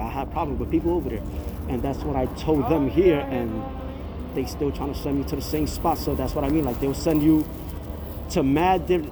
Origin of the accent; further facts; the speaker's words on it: Jersey City, New Jersey, United States; moved away; I was in Jersey City. I'm from Jersey City. I moved out here to be closer to my daughter